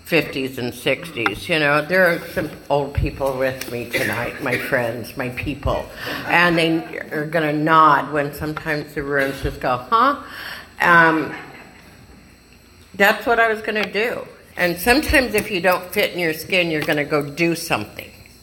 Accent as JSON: {"language": "English", "town": "Phoenix", "region": "Arizona", "country": "United States", "tie": "born or raised there", "said": "I was raised in Phoenix, and I wasn't going to be an AA. I was going to be a nun."}